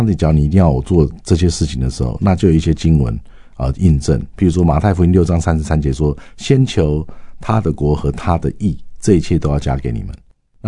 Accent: Taiwan; 可是因为我是台湾来的

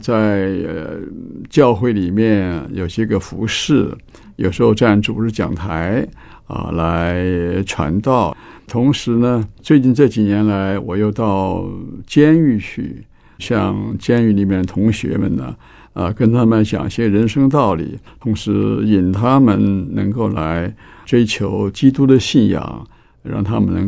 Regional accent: Sichuan, China; also born or lived in Hebei; 当时我离开我老家是很小的时候，当时抗战，那么我们就离开了老家河北，到了四川。到四川以后呢，我在四川读中学，以至于后来读到大学啊，读了川大，读了一年多。

